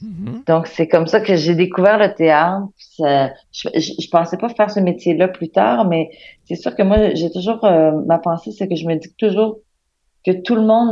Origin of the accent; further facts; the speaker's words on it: Montreal, Quebec, Canada; Je suis québécoise de Montréal.